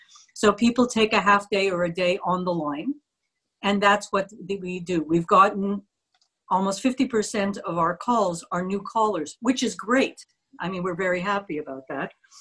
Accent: Canada; I'm in Canada.

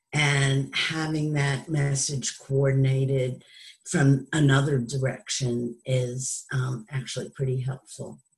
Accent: Philadelphia, Pennsylvania, United States; I'm also from Philadelphia.

